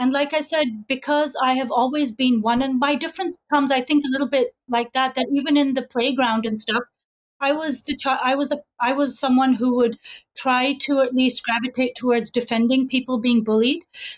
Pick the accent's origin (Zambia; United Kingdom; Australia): United Kingdom; England; because I grew up in England, in the 70s, 80s, you know, certain time period